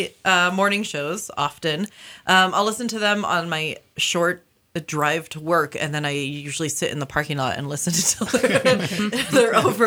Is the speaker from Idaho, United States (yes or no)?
yes; Sandpoint, Idaho, United States; I grew up in Sandpoint, Kootenai, shout out specifically.